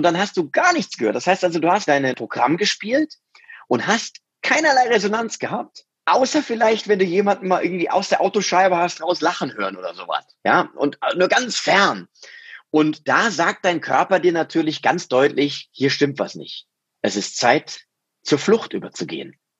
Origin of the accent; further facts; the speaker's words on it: Mainz, Rhineland-Palatinate, Germany; ich bin ja Mainzer durch und durch. Ich bin ja in Mainz geboren, ich bin hier aufgewachsen und ich komme hierher.